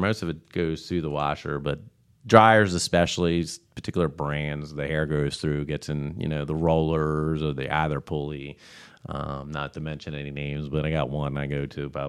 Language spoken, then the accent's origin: English; Newark, Delaware, United States; Actually. I'm from Newark, Delaware.